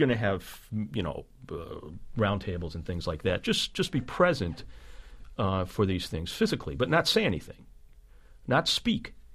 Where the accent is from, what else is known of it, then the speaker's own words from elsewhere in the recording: Cleveland, Ohio, United States; from the United States. I'm from the west side of Cleveland. I'm not from Switzerland.